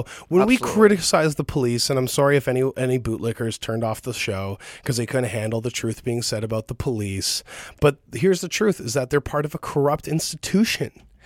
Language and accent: English; United States; It's how we do things. I'm an American.